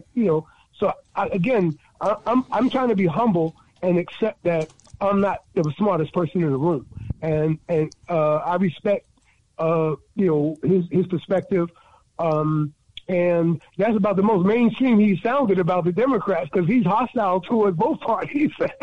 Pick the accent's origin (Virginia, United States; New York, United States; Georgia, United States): New York, United States; I'm from New York, but I ain't got that accent like he does.